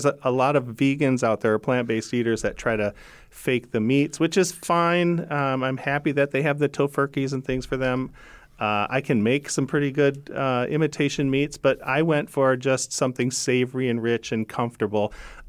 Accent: Michigan, United States; even back when I was a kid and growing up in Michigan.

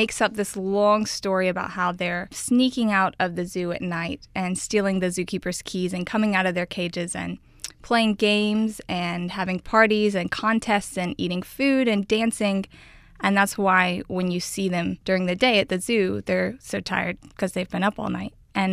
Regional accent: Georgia, United States; Yeah, I'm from Georgia, and that's where Ryan's family moved when he left. So that's where we met.

